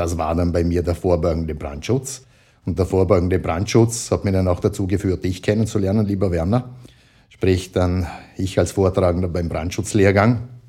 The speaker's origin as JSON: {"language": "German", "region": "Vorarlberg", "country": "Austria", "moved": "yes", "lives_now": "Vienna, Austria", "said": "Ich bin ein Vorarlberger, aber ich habe ja im Zuge meines langjährigen Wien-Aufenthalts, ich bin jetzt nämlich schon seit 40 Jahren in Wien, ja praktisch Hochdeutsch gelernt"}